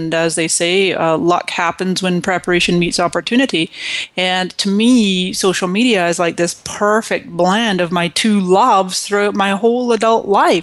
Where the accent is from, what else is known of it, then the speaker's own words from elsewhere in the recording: Scotland, United Kingdom; moved away as an adult; also born or lived in Canada; now in United States; And so I came to this country in 1999 from Scotland, mm-hmm. and before that I was born in Canada.